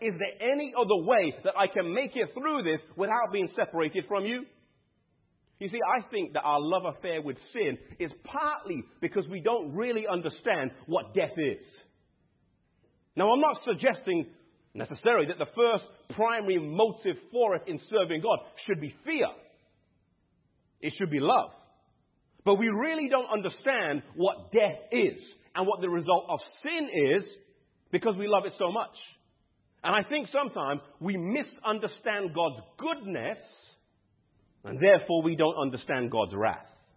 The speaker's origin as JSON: {"language": "English", "region": "England", "country": "United Kingdom", "said": "now I'm not the greatest English student, even though I'm from England."}